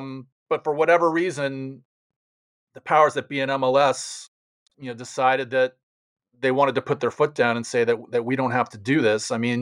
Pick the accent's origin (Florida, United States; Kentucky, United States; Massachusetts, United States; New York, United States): Florida, United States; Fort Lauderdale; I grew up in Fort Lauderdale, and I mean, the Strikers were our team.